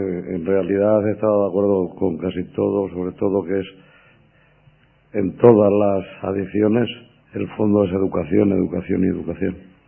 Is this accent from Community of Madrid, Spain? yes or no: yes; Madrid, Community of Madrid, Spain; vengo de Madrid.